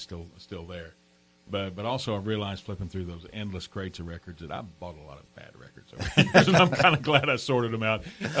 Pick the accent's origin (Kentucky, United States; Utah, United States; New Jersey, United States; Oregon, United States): Kentucky, United States; Leitchfield; sold records in my hometown of Litchfield, Kentucky. I grew up near Litchfield.